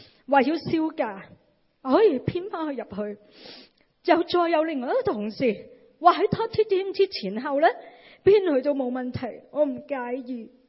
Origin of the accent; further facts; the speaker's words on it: Hong Kong; 我哋香港人咁忙，系咪建立关系系啦？